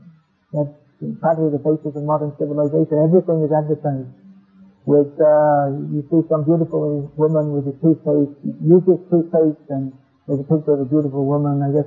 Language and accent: English; England, United Kingdom; I was brought up in England.